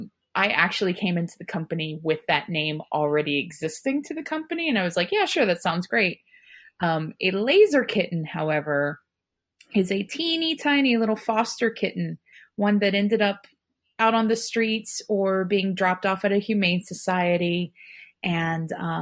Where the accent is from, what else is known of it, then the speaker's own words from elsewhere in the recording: West Virginia, United States; now in Cleveland, United States; I currently live in Cleveland, Ohio. I'm originally from West Virginia.